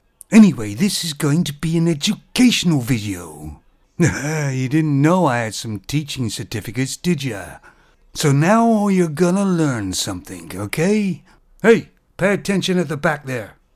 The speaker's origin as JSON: {"language": "English", "country": "Canada", "said": "I'm a Canadian myself."}